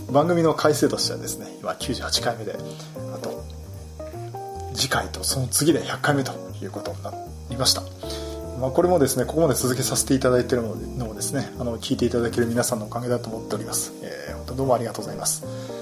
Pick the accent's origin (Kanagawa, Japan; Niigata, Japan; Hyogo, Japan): Kanagawa, Japan; Yokohama; 98年っていうと、私地元横浜なんですけど、